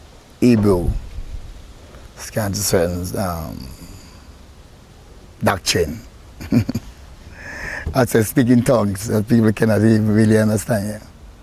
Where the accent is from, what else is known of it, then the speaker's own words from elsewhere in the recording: Trench Town, Kingston, Jamaica; And I was in Trainstown. I grew up in Trainstown.